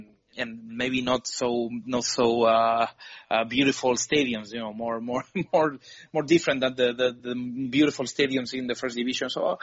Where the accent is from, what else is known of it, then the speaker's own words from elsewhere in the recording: Region of Murcia, Spain; Cartagena, which is the biggest rival of my hometown. It's a city 50 kilometers from my hometown